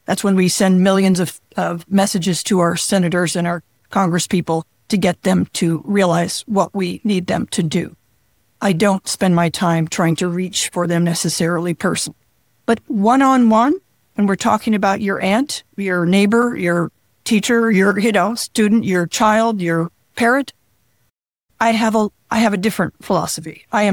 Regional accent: Alaska, United States; I grew up in Alaska.

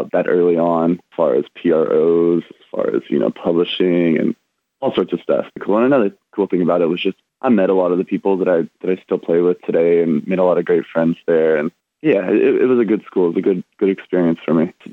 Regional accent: Fort Worth, Texas, United States; Basically, I grew up in Fort Worth, Texas, for the most part.

